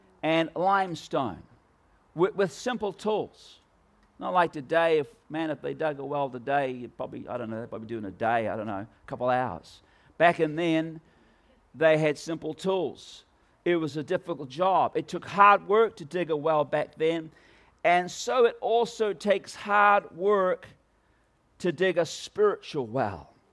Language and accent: English; Philippines; now in New Zealand; And we grew up in the Philippines. My parents were missionaries there. And so since 1971, we lived there in the Philippines.